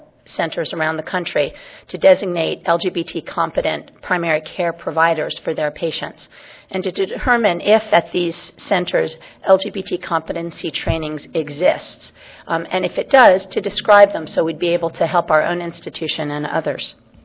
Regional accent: Los Angeles, California, United States; I'm from Los Angeles, so I'm enjoying the sunny but chilly weather.

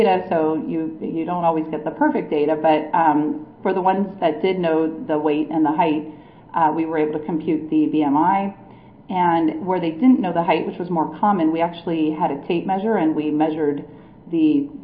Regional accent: Los Angeles, California, United States; I'm from Los Angeles, and we have a lot of street vendors.

